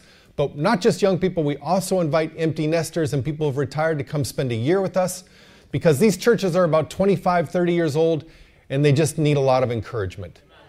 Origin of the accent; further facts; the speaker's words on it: United States; But my wife is Russian. I'm an American.